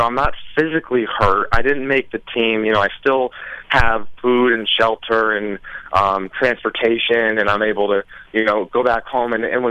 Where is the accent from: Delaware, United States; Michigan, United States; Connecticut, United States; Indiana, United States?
Connecticut, United States; I mean, we're talking, I'm from Connecticut, but we had played in tournaments in New York, Connecticut, Georgia, Ohio, Pennsylvania, all across the country.